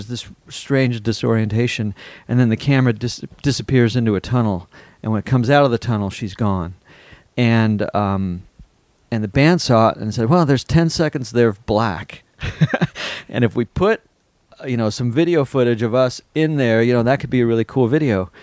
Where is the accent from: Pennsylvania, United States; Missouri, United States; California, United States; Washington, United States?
California, United States; Mammoth Lakes; also born or lived in Los Angeles; I'm from LA. I grew junior high and high school in Mammoth, a ski resort up about 5 hours north of here.